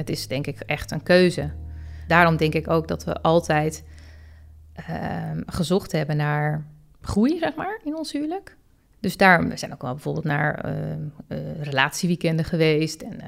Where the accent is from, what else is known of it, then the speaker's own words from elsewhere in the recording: North Holland, Netherlands; En ik kom zelf uit Gooi.